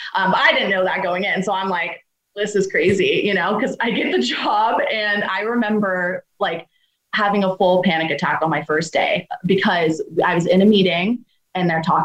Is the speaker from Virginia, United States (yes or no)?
no; Henderson, Nevada, United States; So growing up in Henderson, that definitely, I felt that intensely.